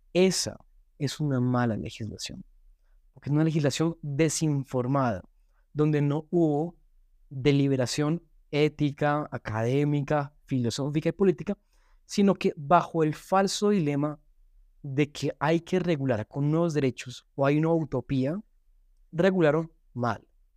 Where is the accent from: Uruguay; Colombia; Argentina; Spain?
Colombia; Cúcuta, Norte de Santander; born there; yo no nací en Bogotá, sino en Cúcuta, por ejemplo, porque él trabajaba en ese momento allá.